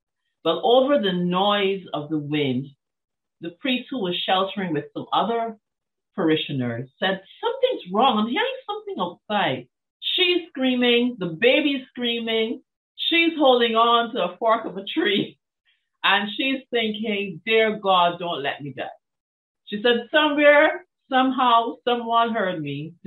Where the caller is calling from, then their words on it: Barbados; First of all, I'm dialing in from the island of Barbados, which is